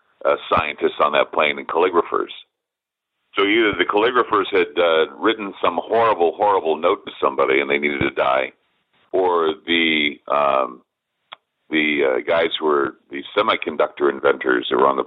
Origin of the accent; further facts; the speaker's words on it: United States; because I'm an American and I'm human and I'm part of it too.